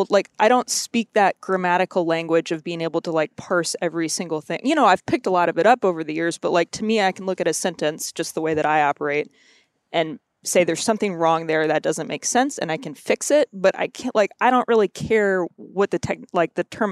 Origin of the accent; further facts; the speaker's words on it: Missouri, United States; also born or lived in Kentucky; I grew up in Missouri. My family's all originally from Kentucky. I was born in Kentucky. We've got a family farm in Southern Indiana.